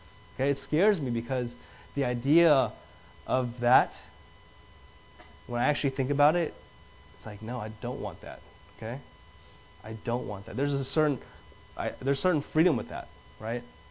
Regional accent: Taiwan; now in United States; I grew up in Taiwan, so I came here. Guess what? I have dual citizenship, okay? I have dual citizenship. I'm a citizen in Taiwan, and I'm also a citizen here.

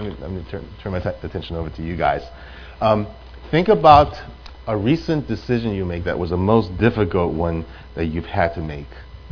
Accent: New York City, New York, United States; moved away as an adult; also born or lived in Taiwan / Hong Kong; neither Betty nor I had ever lived outside of New York City. We came from Taiwan and Hong Kong, but we grew up in New York City. So New York was our home.

